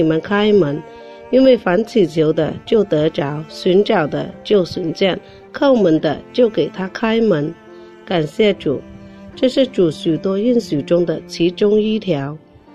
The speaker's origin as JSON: {"language": "Chinese", "town": "Qingyuan", "region": "Guangdong", "country": "China", "said": "我是来自清远的"}